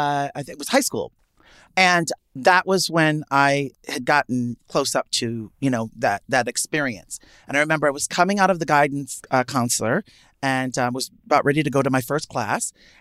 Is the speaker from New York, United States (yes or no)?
yes; Manhattan, New York, United States; Even growing up in Manhattan and, mm-hmm, and experience.